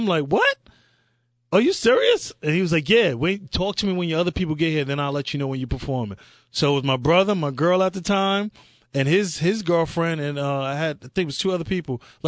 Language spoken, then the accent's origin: English; Amityville, New York, United States; I learned a lot growing up in Amityville.